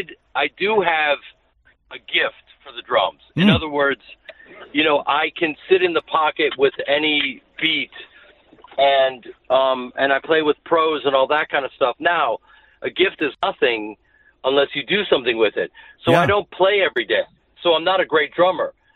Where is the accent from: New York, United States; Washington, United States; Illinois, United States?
Illinois, United States; Chicago; and it's the night after I do my hometown Chicago.